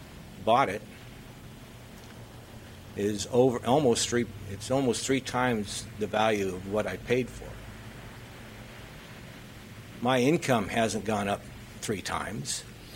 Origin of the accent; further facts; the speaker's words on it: California, United States; moved away; I'm from California. I moved up here 30-plus years ago.